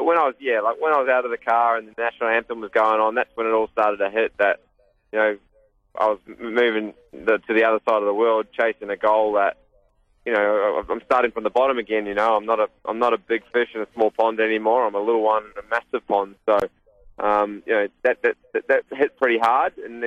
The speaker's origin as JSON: {"language": "English", "country": "New Zealand", "said": "I'm a Kiwi"}